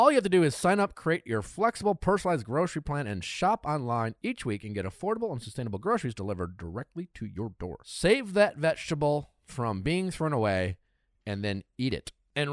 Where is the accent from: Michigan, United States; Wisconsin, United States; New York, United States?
Wisconsin, United States; now in Los Angeles, United States; I grew up in Wisconsin, so I know the feeling of like hating, like enduring 6 months or 5 months or whatever it is of cold